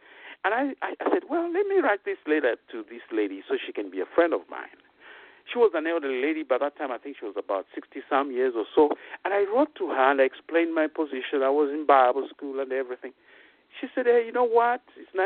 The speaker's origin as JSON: {"language": "English", "country": "Zambia", "moved": "yes", "lives_now": "United States", "said": "I remember years back when I was in Africa, because I'm originally from Zambia, those who have been listening to my broadcasts in Central Africa."}